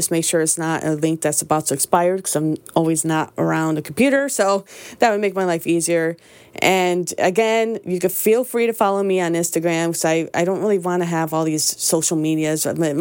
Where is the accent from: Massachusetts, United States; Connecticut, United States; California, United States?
Connecticut, United States; two members are from Connecticut, my home state.